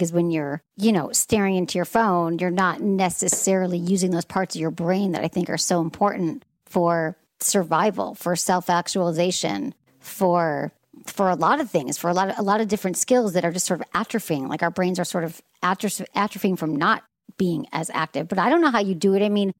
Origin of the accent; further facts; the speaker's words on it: Michigan, United States; So, you know, I grew up in Michigan.